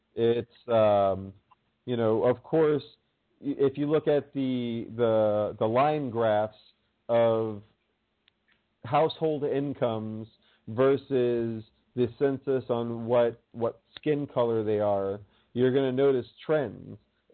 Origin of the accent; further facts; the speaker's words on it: Miami, Florida, United States; we came from the streets, motherfucker. We came from Miami. And it was rough.